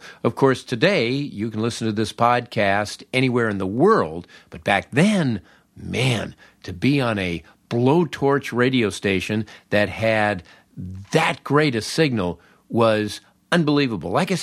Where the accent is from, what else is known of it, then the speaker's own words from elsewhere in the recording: Los Angeles, California, United States; I grew up in Los Angeles